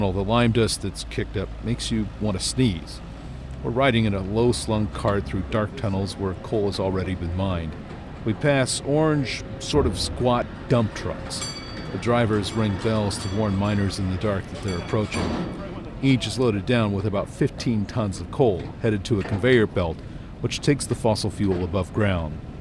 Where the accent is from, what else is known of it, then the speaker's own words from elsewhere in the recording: Carlinville, Illinois, United States; Decades ago, small mines like the nearby Little Dog Mine and the South Mine in my hometown of Carlinville were closed down.